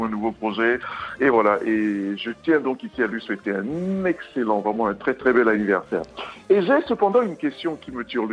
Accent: Littoral, Cameroon; first language Duala; French is a second language; En Douala, ma langue natale, on dit Moutoudou.

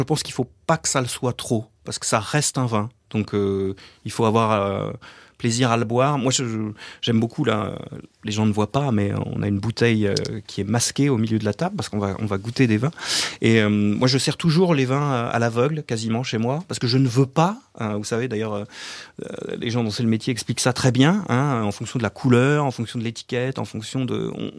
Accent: Paris, Île-de-France, France; Hein, moi, je suis parisien.

